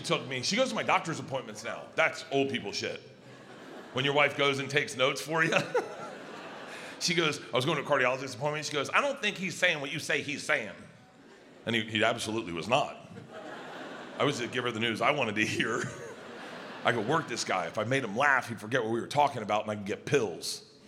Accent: Lutz, Florida, United States; He's the dumbest person I've ever met, and I grew up in Lutz, okay?

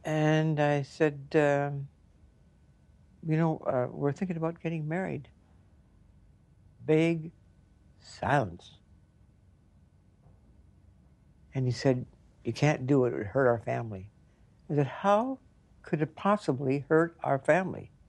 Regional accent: Cabri, Saskatchewan, Canada; born there; I was born in Cabri, Saskatchewan.

